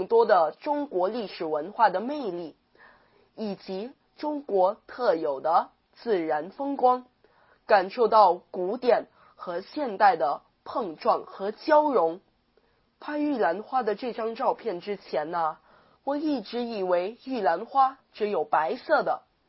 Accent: Philippines; ，今年13岁。我虽然从小就生活在海外，但是也回国好几次了。我呢，去过祖籍地福建

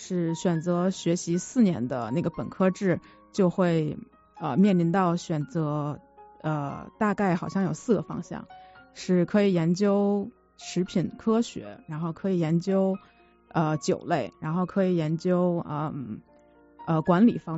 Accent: Beijing, China; 我是北京人，我在纽约 CIA 学习烹饪有2年的时间，

